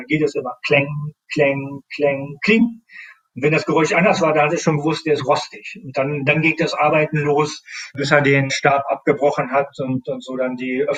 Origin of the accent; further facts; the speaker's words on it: Northern Germany, Germany; ich komme aus Norddeutschland